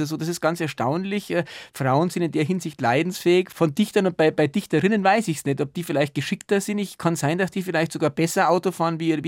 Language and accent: German; Munich, Bavaria, Germany; born there; ich bin ein geborener Münchner, habe auch viele Vorfahren in München, die kommen zum Teil aus der Au, Handwerkerfamilie. … betrieb eine der ältesten Verzinnereien in München. Also mein Herz hängt genauso in München wie in Wessling.